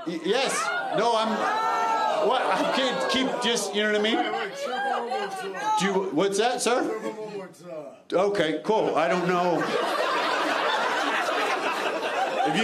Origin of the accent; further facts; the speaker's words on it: Canada; Oh, cause I'm from Canada, right?